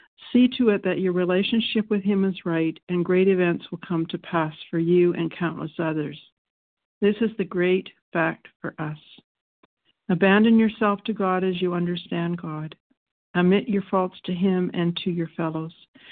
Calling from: Vancouver, British Columbia, Canada; I'm calling in from Vancouver, Canada, and I'm very grateful to be here.

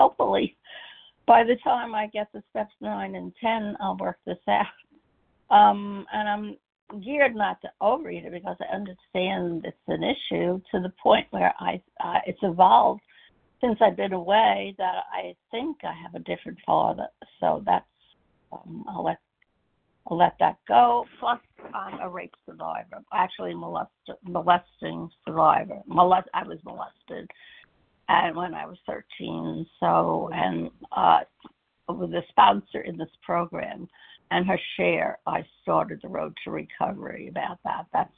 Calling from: Florida, United States; I'm in Florida.

